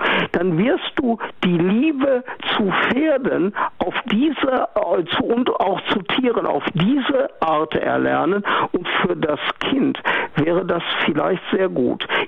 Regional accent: North Rhine-Westphalia, Germany; Außerdem komme ich aus dem Ruhrgebiet, nördliches Münsterland.

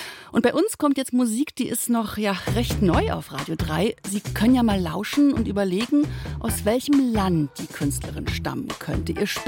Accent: East Germany, Germany; Ich komme aus der DDR, da kommt der Pionier mal in den Kopf, ne?

